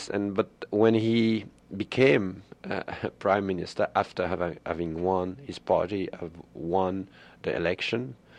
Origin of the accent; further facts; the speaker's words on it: DR Congo; I grew up in Congo. My parents went to work in Congo in 1961-62, and we of course followed them